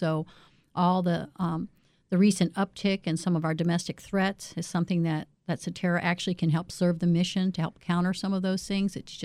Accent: Norfolk, Virginia, United States; And I'm originally from Norfolk, Virginia. We relocated to Northern Virginia.

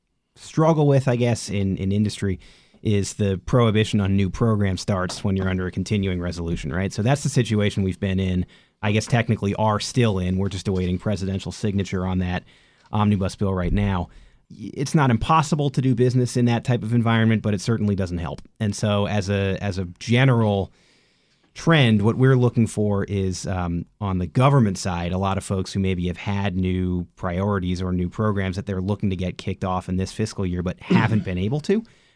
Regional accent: New York, United States; now in Washington, United States; Unlike Tom, I am from New York, which I would argue is a much better origin story. Went to college in Pennsylvania and then ended up here.

